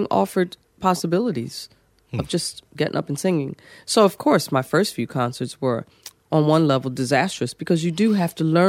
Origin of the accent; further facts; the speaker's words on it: Philadelphia, Pennsylvania, United States; because I grew up in Philadelphia in an all-black neighborhood.